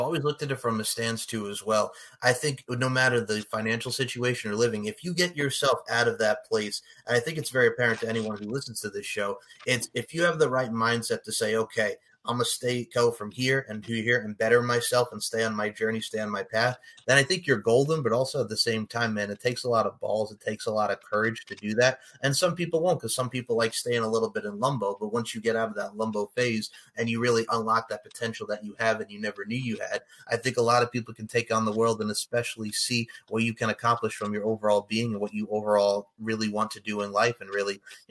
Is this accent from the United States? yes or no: yes; New York, United States; Like growing up on Long Island my whole life, like Long Island's great, but I mean from the financial standpoint, taxes are high.